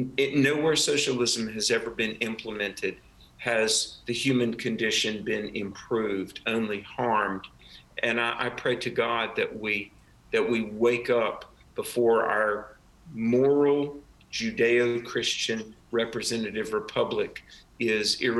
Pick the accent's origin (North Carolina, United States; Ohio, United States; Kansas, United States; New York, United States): North Carolina, United States; and even in my home state of North Carolina, near Fayetteville, there was a socialist commune.